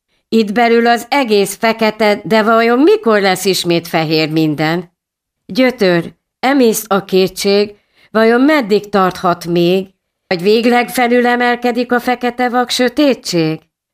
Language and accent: Hungarian; Monorierdő, Pest, Hungary; Én Monori Erdőről jöttem